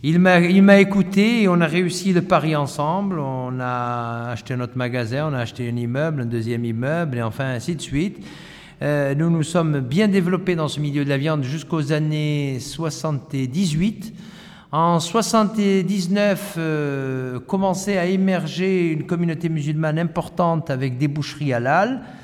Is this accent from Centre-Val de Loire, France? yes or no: no; Marseille, Provence-Alpes-Côte d'Azur, France; je me réjouis de que l'on parle de ma ville natale qui est Marseille, et plus particulièrement de l'Estac. En effet, j'y suis né en 1957.